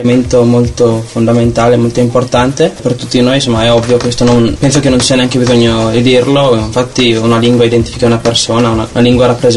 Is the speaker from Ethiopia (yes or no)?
yes; Ethiopia; first language Amharic; Italian is a second language; L'amharico è una lingua che si parla solamente nel mio paese. Nel mio paese si parlano circa 100 lingue. La lingua che parlo io è la lingua ufficiale dello Stato dell'Etiopia.